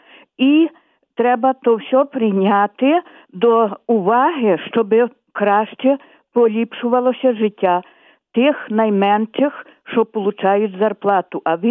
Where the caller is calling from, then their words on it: Ternopil Oblast, Ukraine; то дзвонять з Тернопільщини.